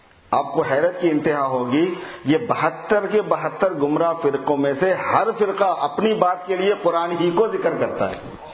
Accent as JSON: {"language": "Urdu", "town": "Mughal Gadda", "region": "Telangana", "country": "India", "tie": "born or raised there", "said": "ہم اصل پینڈو ہیں, گاؤں میں رہتے تھے, دیہات کے ہیں, حیدرآباد سے 60 کلومیٹر پر مغل گدہ ایک جگہ ہے شاد نگر کے پاس, وہاں کے ہیں."}